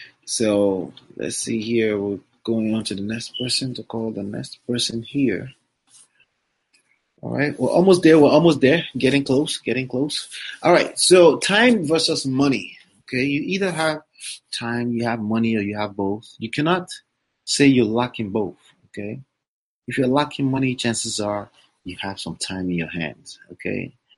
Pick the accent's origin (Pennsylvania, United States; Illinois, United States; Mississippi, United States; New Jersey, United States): New Jersey, United States; Woodbridge; I am from Woodbridge, New Jersey.